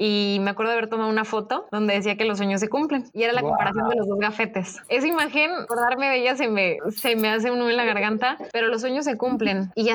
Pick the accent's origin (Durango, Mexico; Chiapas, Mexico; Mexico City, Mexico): Mexico City, Mexico; cuando viví en Ciudad de México, de donde soy originaria.